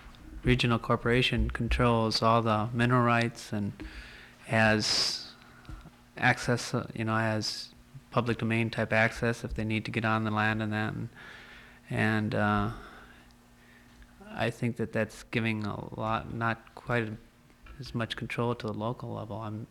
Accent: Wisconsin, United States; now in Alaska, United States; Wisconsin.

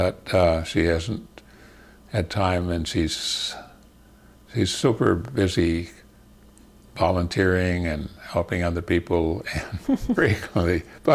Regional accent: Connecticut, United States; also born or lived in Vermont; my mother was moderately religious, and so she attended when I was growing up in Connecticut, and she wanted us kids to go to Sunday school in a Congregationalist church, a liberal Protestant church, and we lived in Vermont.

